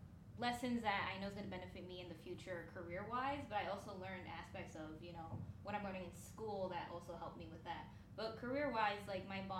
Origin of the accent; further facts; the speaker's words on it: Connecticut, United States; And I worked with Collins Aerospace back in my hometown in Connecticut, and I was doing optical manufacturing for them.